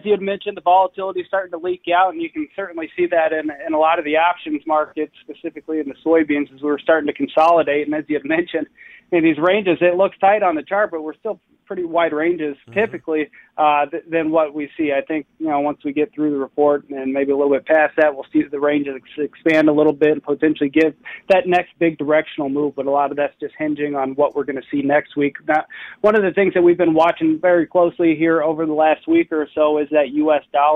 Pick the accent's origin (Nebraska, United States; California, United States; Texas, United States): Nebraska, United States; I grew up in Nebraska, so we used to make the short trip down there to games all the time.